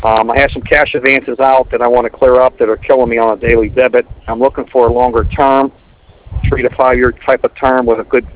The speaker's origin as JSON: {"language": "English", "town": "Clairton", "region": "Pennsylvania", "country": "United States", "said": "We're calling the south, and we're right by, I'm from Clareton, Pennsylvania, where the Clareton Mill is, like the U.S. Steel."}